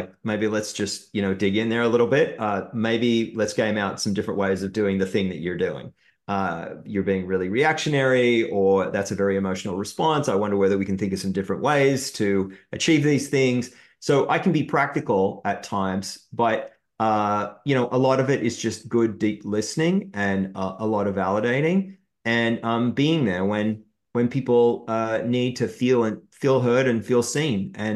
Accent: Australia; I grew up in Australia, so cricket's a big part of my life.

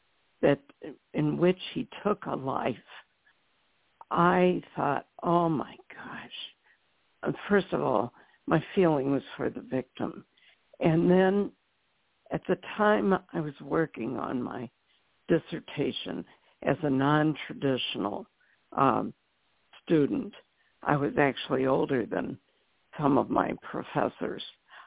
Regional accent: St. Louis, Missouri, United States; my husband's work took our family of six to my hometown, which is St. Louis, Missouri.

